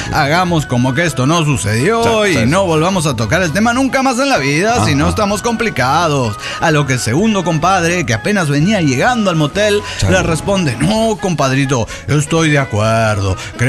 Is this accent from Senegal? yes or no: no; Avellaneda, Santa Fe, Argentina; Soy el arcángel de Avellaneda, Santa Fe, Argentina.